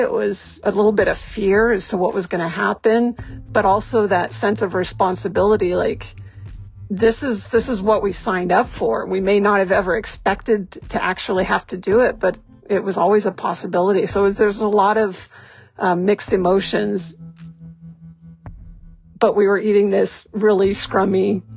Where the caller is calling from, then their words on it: San Diego, California, United States; I am calling from San Diego.